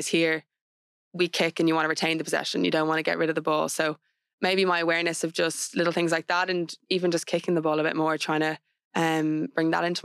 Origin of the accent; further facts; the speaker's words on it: Ireland; So I feel like as Irish players, it's just really important to bring what you can to the table